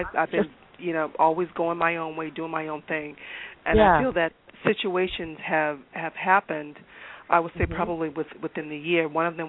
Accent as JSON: {"language": "English", "town": "Raleigh", "region": "North Carolina", "country": "United States", "tie": "born there", "said": "I was actually born in the Carolinas. I was born in Raleigh, North Carolina."}